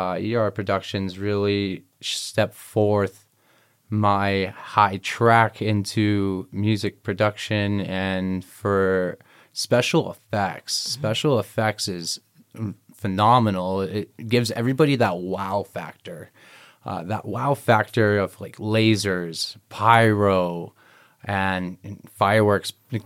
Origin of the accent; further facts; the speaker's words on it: Michigan, United States; now in Los Angeles, United States; I'm originally from Michigan. Grew up out there for about like 10, 15 years. Mm-hmm. Then came out to LA for a little bit.